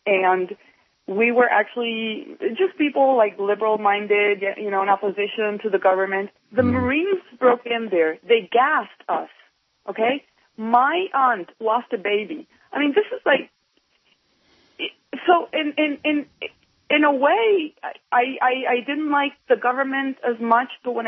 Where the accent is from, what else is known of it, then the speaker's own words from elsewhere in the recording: United States; I mean, I'm so proud of being an American